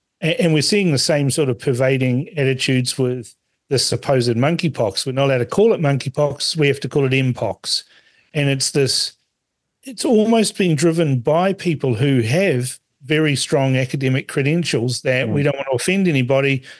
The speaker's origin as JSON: {"language": "English", "country": "Fiji", "tie": "born there", "said": "I was born in Fiji and I have a close interest in what's going on in Fiji"}